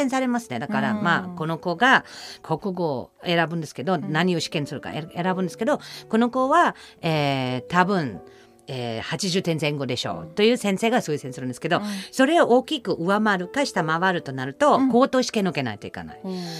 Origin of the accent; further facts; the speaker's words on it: Germany; Japanese is a second language; まあ、私ドイツ生まれ育って小中学校がないので